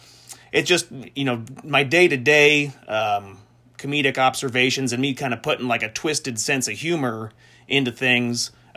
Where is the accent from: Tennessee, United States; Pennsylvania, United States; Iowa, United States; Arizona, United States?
Iowa, United States; I'm from the United States in Iowa.